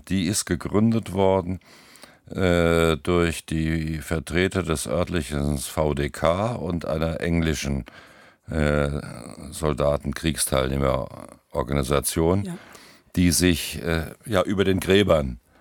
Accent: Wrocław, Lower Silesian Voivodeship, Poland; born there; Ja, das ist auch nicht schwer, weil Breslau ist ja meine Geburtsstadt

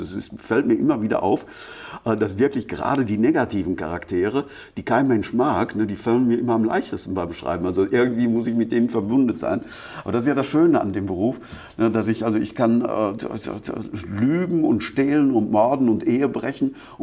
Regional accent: North Rhine-Westphalia, Germany; ein kleines Geschäft in meiner Heimatstadt Altenheim im Sauerland aufgemacht.

